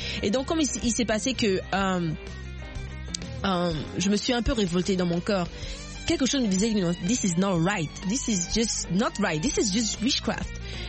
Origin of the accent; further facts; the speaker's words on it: Port-Gentil, Ogooué-Maritime, Gabon; born there